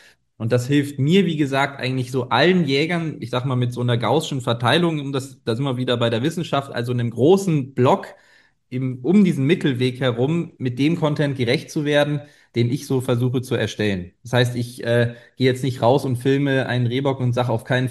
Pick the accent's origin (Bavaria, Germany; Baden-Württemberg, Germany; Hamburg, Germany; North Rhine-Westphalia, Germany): Bavaria, Germany; wir kommen ja beide aus Bayern